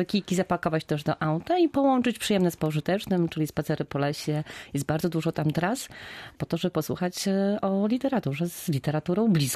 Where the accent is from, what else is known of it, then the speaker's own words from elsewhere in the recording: Podlaskie Voivodeship, Poland; now in Szczecin, Poland; Ja rzeczywiście państwa tutaj do Szczecina przyjechałam 20 lat temu z Puszczy Białowieskiej.